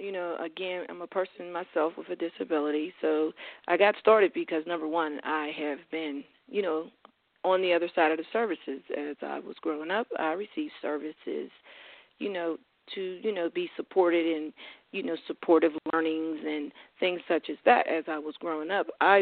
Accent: United States; We grew up in the Garfield Heights housing project

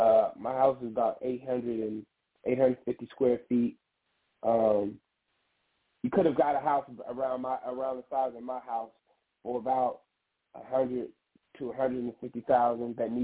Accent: Oakland, California, United States; I am from Oakland, California.

